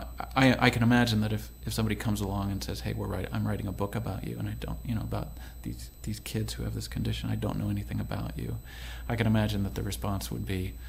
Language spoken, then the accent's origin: English; Seattle, Washington, United States; I'm from Seattle. I grew up there. It was not always like what it is now.